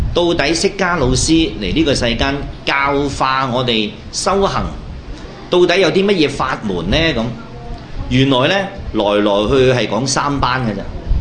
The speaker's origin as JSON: {"language": "Cantonese", "country": "China", "said": "已經同我哋中國人啊結下咗一個點啊難解難分嘅呢個因緣啊"}